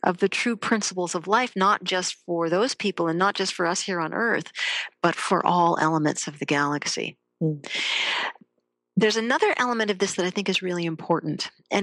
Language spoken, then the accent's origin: English; Massachusetts, United States; I grew up outside Boston. I know those places that have just been bombed.